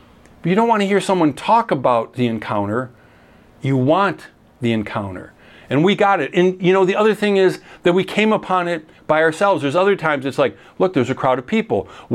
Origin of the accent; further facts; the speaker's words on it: Chicago, Illinois, United States; oh, we're from Chicago area.